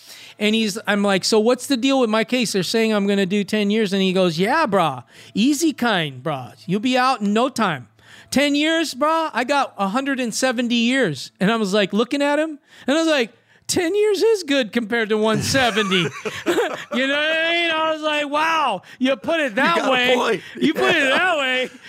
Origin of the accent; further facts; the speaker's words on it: Venice Beach, California, United States; well, I'm from Venice Beach and snitches get stitches.